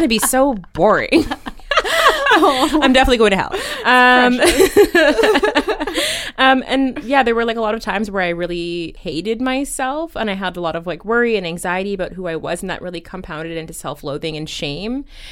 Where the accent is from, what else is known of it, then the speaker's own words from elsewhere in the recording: Vancouver, British Columbia, Canada; So I grew up black in Vancouver, and from a young age became really aware of the fact that there's not many black people in the city who look like me or my family. And then I also grew up in the church from like age 6.